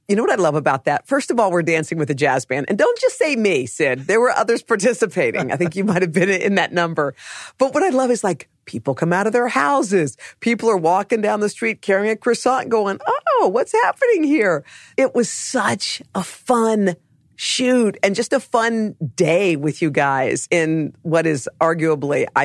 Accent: Morgantown, West Virginia, United States; well, we grew up in Morgantown. We moved to Virginia, but I don't know that any of them felt quite like home to me.

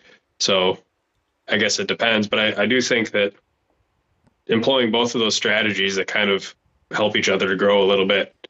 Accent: Minnesota, United States; if I'm hunting my home state, which is Minnesota

